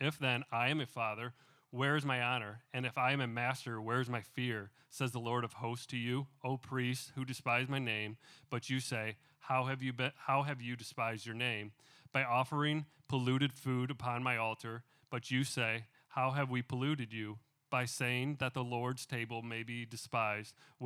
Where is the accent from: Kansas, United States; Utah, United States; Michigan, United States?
Michigan, United States; now in Texas, United States; I am new to town, new to the state. I came from Michigan, came down here to Texas